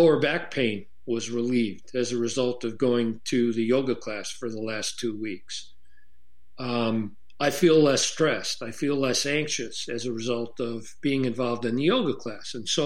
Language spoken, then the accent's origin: English; Chicago, Illinois, United States; I grew up in Chicago. I was exposed to a lot of things in an urban environment